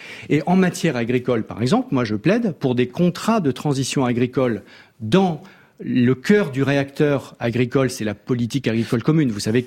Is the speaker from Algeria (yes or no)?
no; Hauts-de-France, France; Parce que moi, je viens du nord de la France.